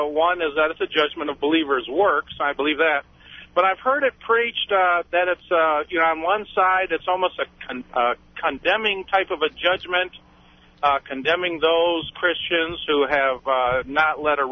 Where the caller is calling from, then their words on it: Tupelo, Mississippi, United States; Yes, Dr. Moore, thank you for taking my call.